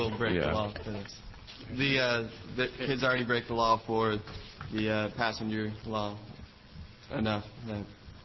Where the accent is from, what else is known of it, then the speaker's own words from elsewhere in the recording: Grants Pass, Oregon, United States; I am from Grants Pass area, so I know about the tornadoes.